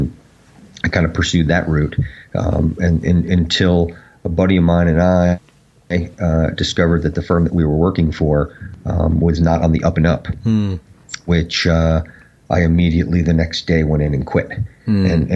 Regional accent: New York, United States; I'm from Westchester, New York, right. Which is outside of, it's about, 30, 40 miles outside of Manhattan.

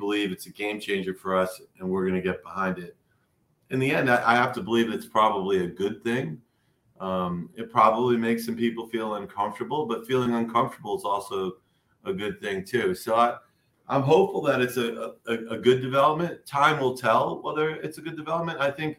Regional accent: Boston, Massachusetts, United States; I grew up in Boston, so the Red Sox didn't, their socks weren't even red.

